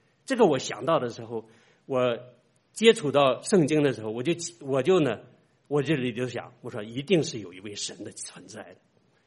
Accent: China; 我们是从大陆来的，虽然我们受着无神论的教育

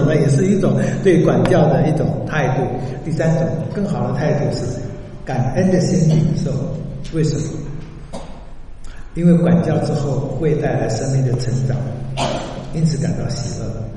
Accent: China; 我们中国人说吧，这个他的胳膊比我的大腿还粗

